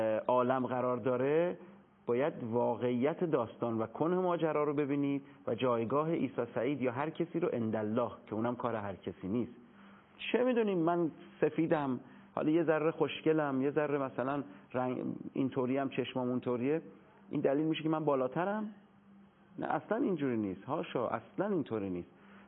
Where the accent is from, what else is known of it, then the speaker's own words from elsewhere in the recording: Iran; من فکر میکنم که وظیفه به عنوان یه ایرانی